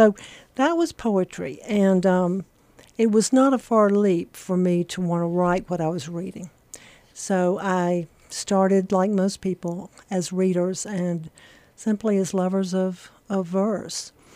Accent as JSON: {"language": "English", "region": "South Carolina", "country": "United States", "tie": "born or raised there", "said": "I grew up in South Carolina on a farm and in the country where I played most of the time."}